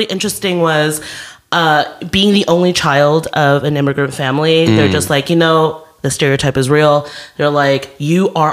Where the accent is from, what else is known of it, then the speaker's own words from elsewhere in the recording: New Jersey, United States; also born or lived in Netherlands / California; I call myself a third culture kid. My parents and family are in Taiwan. Mm-hmm. And then we immigrated to the United States, New Jersey, specifically.